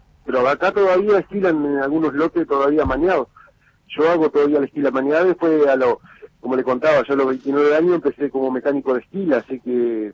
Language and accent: Spanish; Carmen de Patagones, Buenos Aires Province, Argentina; Bueno, yo me crié ahí, en Carmen de Patagones, en la provincia de Buenos Aires.